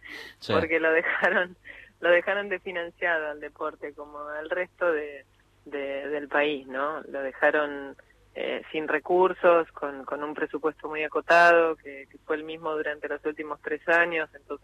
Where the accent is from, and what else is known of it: Argentina